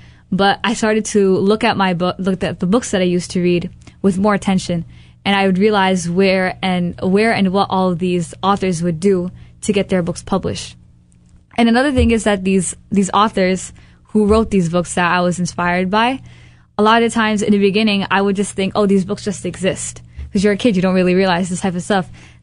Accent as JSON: {"language": "English", "town": "Brooklyn", "region": "New York", "country": "United States", "tie": "born there", "lives_now": "Long Island, United States", "said": "We were born in Brooklyn."}